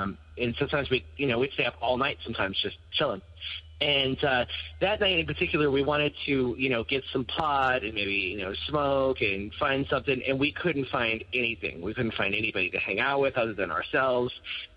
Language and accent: English; Wall, Pennsylvania, United States; born or raised there